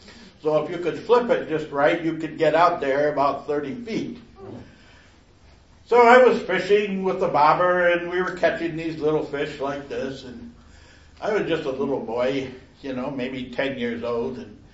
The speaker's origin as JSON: {"language": "English", "region": "Michigan", "country": "United States", "tie": "born or raised there", "said": "farm that I grew up on in Michigan had belonged to my grandmother."}